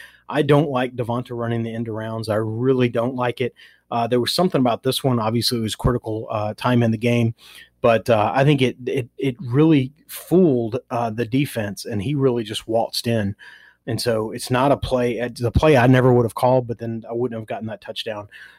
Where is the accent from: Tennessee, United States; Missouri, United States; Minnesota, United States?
Tennessee, United States; Nashville; And he he played in Nashville. So, and I'm from Nashville.